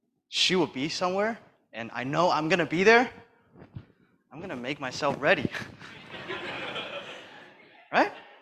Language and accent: English; Toronto, Ontario, Canada; I'm from Toronto.